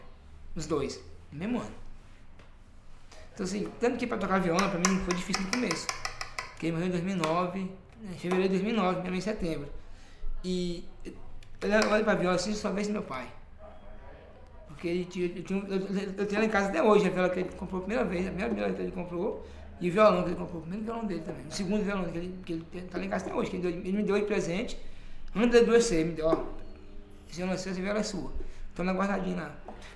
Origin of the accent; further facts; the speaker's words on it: Planaltina, Federal District, Brazil; fui criado na cidade, aqui em Planaltina. Né? Fui criado lá no Vale do Amanhecer. Planaltina, Vale do Amanhecer mesmo, ligado. Estudei aqui, cresci aqui. Meus primos todos moram aqui, minha família mora aqui. Mas nunca morei na roça.